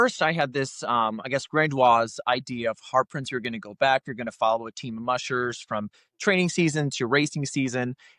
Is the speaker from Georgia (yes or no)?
no; Flint, Michigan, United States; now in California, United States; So I'm originally from Flint, Michigan. Grew up a dog sledder, which is what initially inspired the film. Now living in California